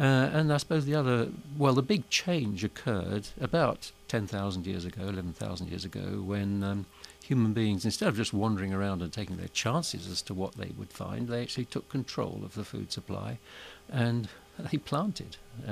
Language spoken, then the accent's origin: English; England, United Kingdom; of course, as an Englishman, I shouldn't perhaps be opining.